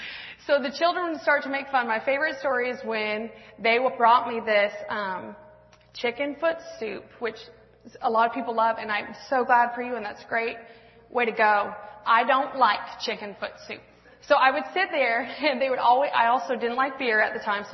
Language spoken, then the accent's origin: English; Washington, United States; So I am West Coast. I grew up in Washington State.